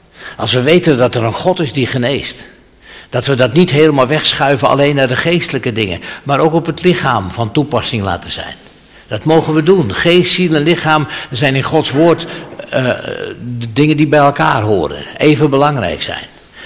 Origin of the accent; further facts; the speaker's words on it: Zaandam, North Holland, Netherlands; Wij komen uit Zaandam, mijn vrouw en ik. Zaandam, dat was het rode Zaandam vroeger, weet u wel.